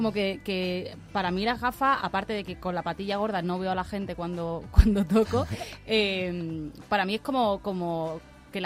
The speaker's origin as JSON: {"language": "Spanish", "region": "Andalusia", "country": "Spain", "said": "como un tiempo viviendo aquí en Madrid y no tenía nada de arraigo a mi tierra. Y de repente fue venirme aquí a Madrid y descubrí que soy súper andaluza"}